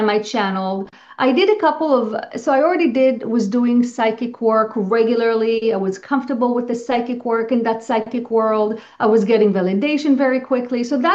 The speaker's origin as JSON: {"language": "English", "country": "Israel", "tie": "born there", "second_language": "English", "said": "I had no good concept of who Yeshua was because I was born in Israel. I just didn't grow up with that context, with that knowledge."}